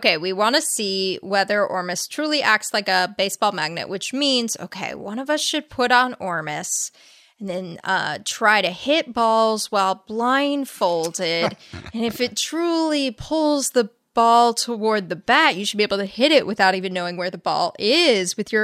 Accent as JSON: {"language": "English", "town": "La Crescenta", "region": "California", "country": "United States", "tie": "born or raised there", "said": "Exactly. So we took ourselves to Two Strike Park in La Crescenta, California."}